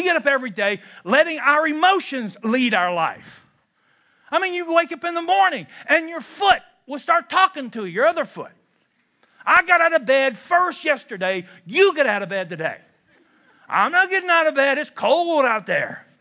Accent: Kentucky, United States; I'm from Kentucky where there is a spiritual gift.

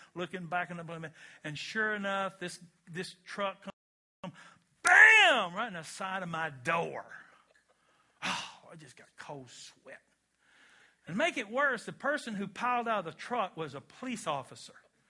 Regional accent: Kentucky, United States; I'm a guy. I'm an American. I'm a Christian. I'm from Kentucky.

